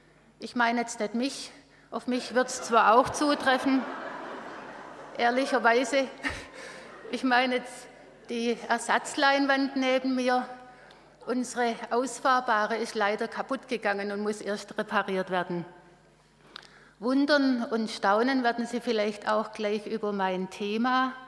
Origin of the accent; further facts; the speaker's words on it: Stuttgart, Baden-Württemberg, Germany; Von Stuttgart, wo ich aufgewachsen bin, kannte ich diese Blume gar nicht.